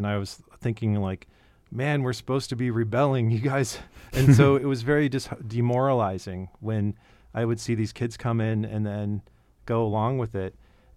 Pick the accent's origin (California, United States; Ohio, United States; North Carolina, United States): Ohio, United States; Cleveland; I grew up in Cleveland, Ohio